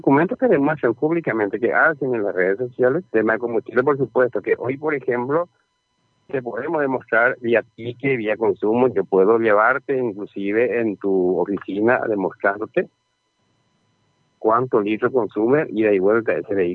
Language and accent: Spanish; Paraguay; nosotros como esclavos paraguayos, como funcionarios del Estado